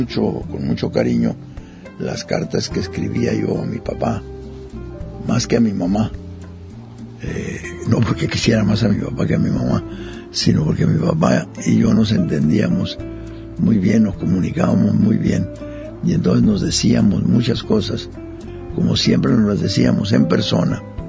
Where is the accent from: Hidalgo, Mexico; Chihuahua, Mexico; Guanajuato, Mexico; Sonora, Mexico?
Sonora, Mexico; Vamos a cocinar algo ahora que me recuerda mucho mi tierra, Sonora, que me recuerda mucho mi época de muchacho, de niño casi, cuando ordeñábamos las vacas y después hacía quesos.